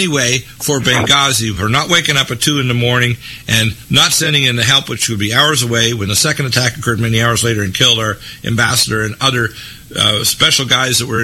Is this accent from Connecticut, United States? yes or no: no; Detroit, Michigan, United States; Now, remember, Detroit is my home city. I was born in Detroit, okay? It's my city, okay? And I'm not black.